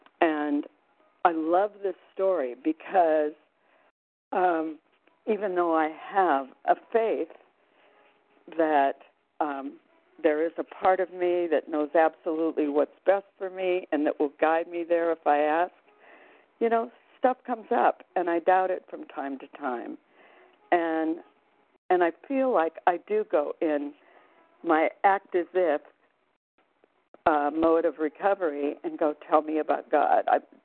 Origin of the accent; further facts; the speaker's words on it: Arizona, United States; I'm from Arizona.